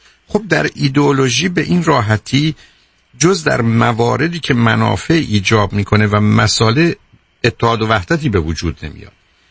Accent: Iran; moved away; چون من 2 سال قبل از انقلاب از ایران بیرون آمدم،

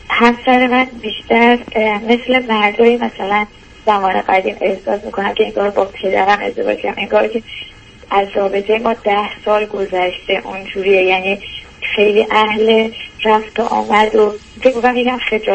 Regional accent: Iran; moved away; من پزشک هستم، حدود 5 سال از ایران اومدم با خانوادم، یعنی با پدر مادرم و خواهر برادرام و همسرم مهندس هستش.

